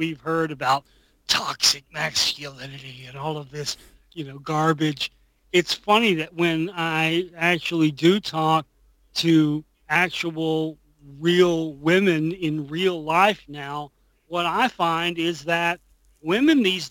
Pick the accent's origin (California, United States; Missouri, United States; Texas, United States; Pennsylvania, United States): Texas, United States; Dallas; That was a big one for me, being from Dallas and stuff, because, you know, as a kid growing up in Dallas